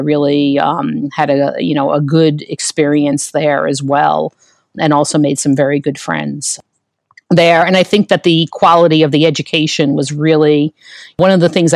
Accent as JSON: {"language": "English", "region": "New York", "country": "United States", "tie": "born or raised there", "said": "That was my hometown paper, was the New York Times."}